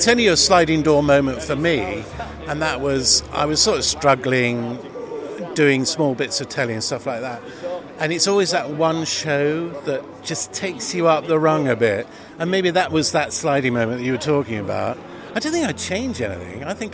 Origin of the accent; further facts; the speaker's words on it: Southwold, East of England, United Kingdom; It's fish and chips. I come from Southwold, where the fish and chips are pretty good too.